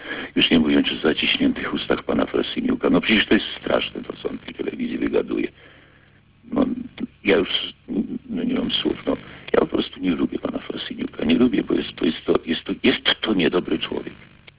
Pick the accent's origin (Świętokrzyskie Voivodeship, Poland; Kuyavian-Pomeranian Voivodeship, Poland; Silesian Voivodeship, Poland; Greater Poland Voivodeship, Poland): Kuyavian-Pomeranian Voivodeship, Poland; Toruń; bo ja z Torunia jestem.